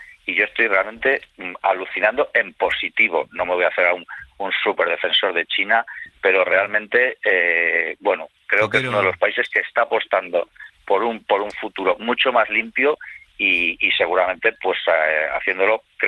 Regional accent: Spain; nosotros somos españoles

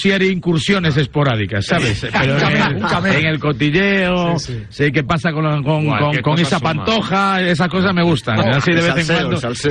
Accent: Canary Islands, Spain; Y eso que yo soy canario, ¿eh? Soy aquí el único que puede presumir de haber nacido en Canarias.

